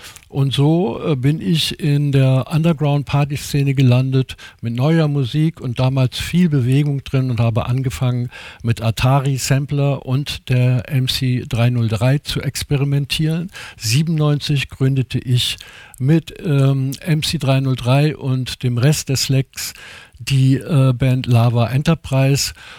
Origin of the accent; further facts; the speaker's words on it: Regensburg, Bavaria, Germany; Ich bin, wie bereits erwähnt, in Regensburg an der Donau geboren und meine Eltern und Großeltern kommen aus der Oberpfalz und aus dem böhmischen Raum. Ich bin aufgewachsen mit den … bayerischer Volksmusik